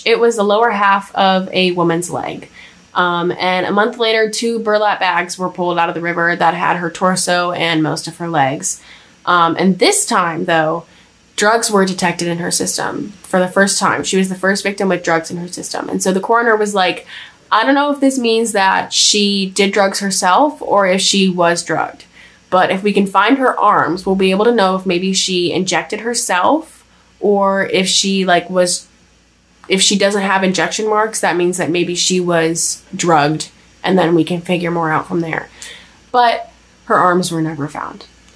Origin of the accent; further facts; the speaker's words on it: Ohio, United States; Like, never heard it growing up in Northeast Ohio, so it can't be real.